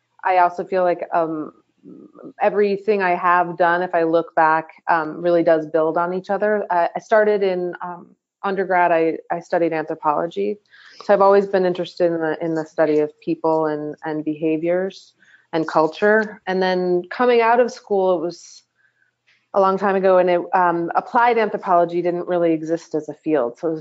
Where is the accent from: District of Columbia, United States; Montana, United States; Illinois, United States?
Illinois, United States; Evanston; I am from Chicago. I'm born and raised in Evanston, which is just north of the city.